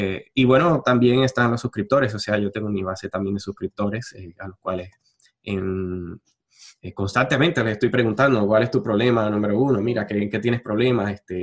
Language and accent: Spanish; Puerto Rico; Acá, pues, como sabes, soy de Puerto Rico.